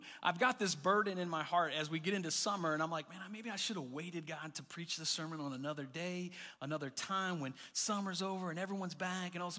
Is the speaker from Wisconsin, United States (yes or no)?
no; Florida, United States; But when I grew up in Florida, right? The great country of Florida. And I grew up in Florida, and we looked forward to fall.